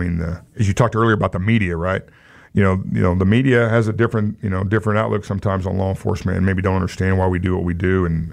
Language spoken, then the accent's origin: English; Wichita, Kansas, United States; people that are born and raised in Wichita. I mean, this is my city, and I'm proud of Wichita.